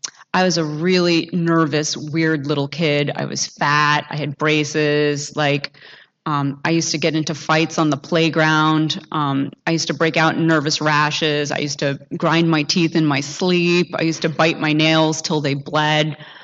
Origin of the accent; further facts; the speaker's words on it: Massachusetts, United States; I grew up on the East Coast. … south of Boston. Irish family.